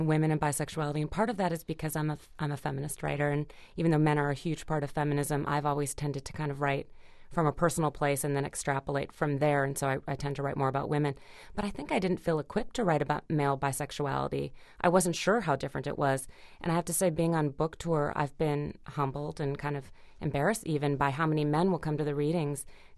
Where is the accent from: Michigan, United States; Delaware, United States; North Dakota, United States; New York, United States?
North Dakota, United States; Fargo; And I'm from Fargo, North Dakota